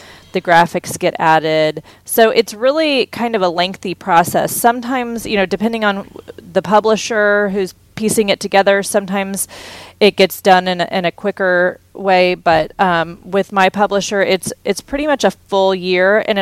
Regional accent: Houston, Texas, United States; How do we get like all the things that I grew up in Houston eating

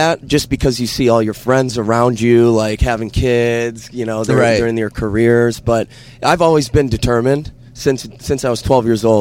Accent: Downriver, Michigan, United States; I grew up in Downriver, Michigan, and I played sports throughout high school

